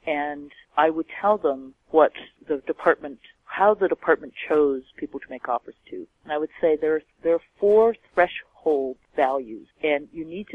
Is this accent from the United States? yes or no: no; Canada; And I, being Canadian, having grown up in Canada, I had a strong desire that our children would actually be educated in Canada.